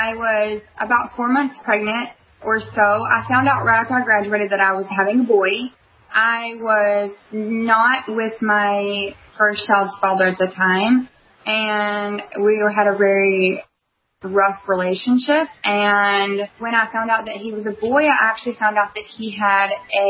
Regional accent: Texas, United States; and we're from Texas. We live in the country, hence my awesome accent

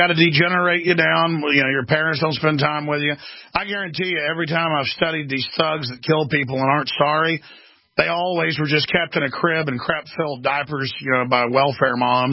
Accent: Texas, United States; I grew up in East Texas, Northeast Texas and East Texas. We got a ranch in Central East Texas.

